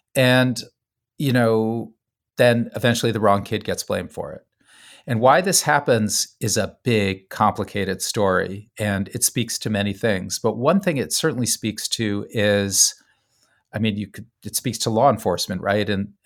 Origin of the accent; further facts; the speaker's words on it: New Haven, Connecticut, United States; And for me, as someone growing up in New Haven who wasn't a Yale person